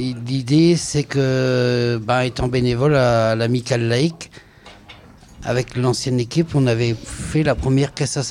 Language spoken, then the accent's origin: French; Plourin-lès-Morlaix, Brittany, France; now in Locmélar, France; Je suis natif de Plourin-les-Morlaix.